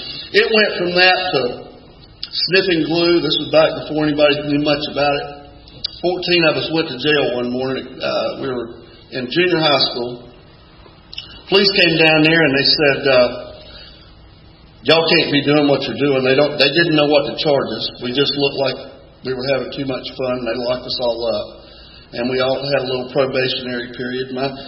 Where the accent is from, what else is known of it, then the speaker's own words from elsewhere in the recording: Jacksonville, Florida, United States; And I grew up in Jacksonville, Florida, but my family would send me down to Hazelhurst, Georgia.